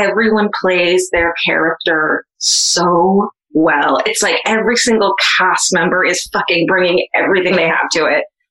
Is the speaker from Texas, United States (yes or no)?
no; California, United States; Oh, shit. I'm from Orange County.